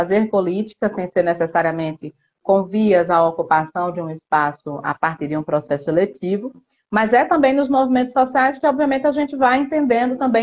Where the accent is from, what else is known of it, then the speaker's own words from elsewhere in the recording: Campina Grande, Paraíba, Brazil; sou de Campina Grande, Paraíba, sou uma mulher negra